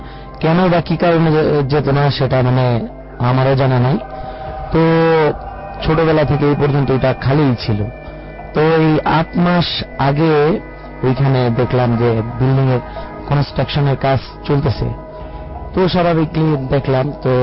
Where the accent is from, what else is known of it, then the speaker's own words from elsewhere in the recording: Narayanganj, Dhaka Division, Bangladesh; আমি নারায়ণগঞ্জ পশ্চিম মাঝদার থেকে আসছি।